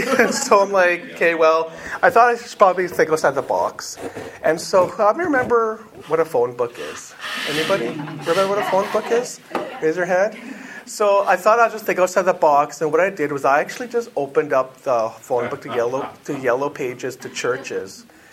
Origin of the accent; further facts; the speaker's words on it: Regina, Saskatchewan, Canada; I had no plans to leave the Catholic Church, because that's what I was raised in, right? And so I'm from Regina